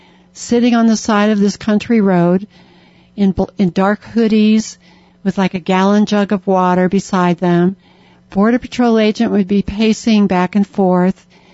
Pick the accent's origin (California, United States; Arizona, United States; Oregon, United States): Arizona, United States; Tucson; Well, growing up in Tucson in the 50s and the 60s, you know, my family used to take the Minnesota, Iowa relatives when they come to visit down to Mexico